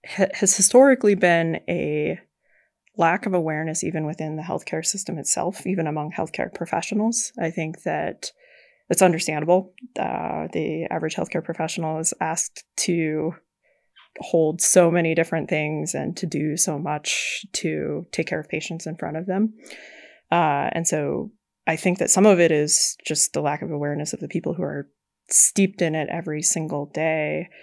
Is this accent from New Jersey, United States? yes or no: no; Seeley Lake, Montana, United States; I grew up in Seeley Lake, Montana, with a family. Both of my parents worked for the Forest Service, and I spent the majority of my childhood outside in nature